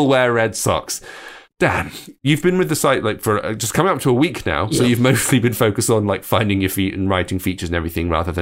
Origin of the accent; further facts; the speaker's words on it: England, United Kingdom; I'm English, so I loosely understand cricket, but not baseball.